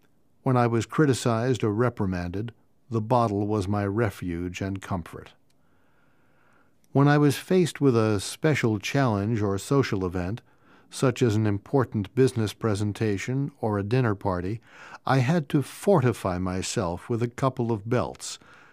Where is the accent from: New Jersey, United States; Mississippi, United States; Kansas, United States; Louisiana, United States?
Kansas, United States; I was raised in Kansas, the only child of loving parents who just drank socially. We moved frequently. In fact, I changed schools every year until high school.